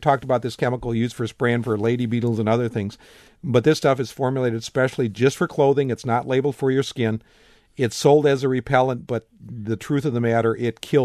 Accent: Madison, Wisconsin, United States; I remember as a kid in growing up in Madison

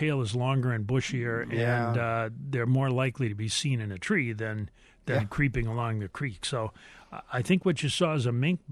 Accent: New England, United States; moved away as an adult; now in Wisconsin, United States; When I came out to Wisconsin from New England for graduate school in the 1970s

